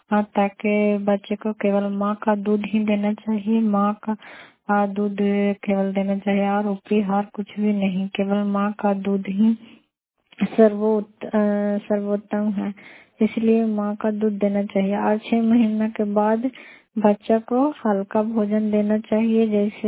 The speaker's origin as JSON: {"language": "Hindi", "region": "Bihar", "country": "India", "said": "मैं नवनाथ सुपर खंड से हूँ, नालंदा जिला से।"}